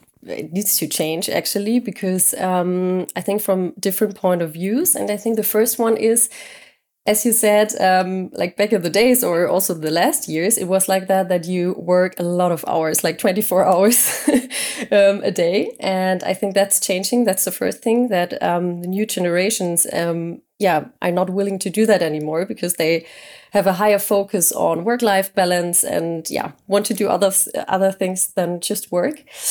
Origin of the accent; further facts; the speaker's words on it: Munich, Bavaria, Germany; from Munich